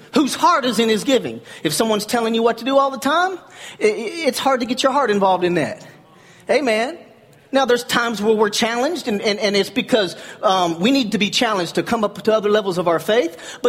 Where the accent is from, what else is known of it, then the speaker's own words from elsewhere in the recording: Texas, United States; born there; accent: Texan; My Texas comes out in me when I get excited. And I'm not apologizing. I was born in Texas.